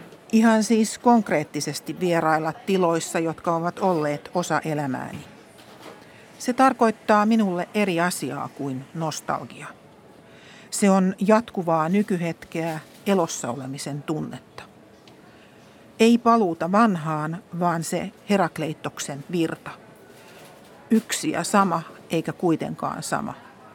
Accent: Lahti, Päijät-Häme, Finland; olen kotoisin Lahdesta ja silloin kun olin lapsi ja nuori

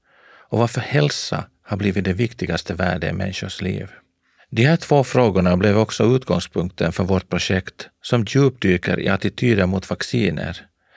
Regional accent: Ostrobothnia, Finland; Själv är jag uppvuxen i norra delen av Österbotten, i det svenskspråkiga bibelbältet.

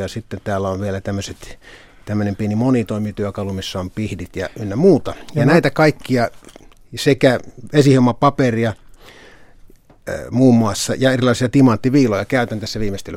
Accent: Joensuu, North Karelia, Finland; Olen kotoisin Itä-Suomesta Joensuusta

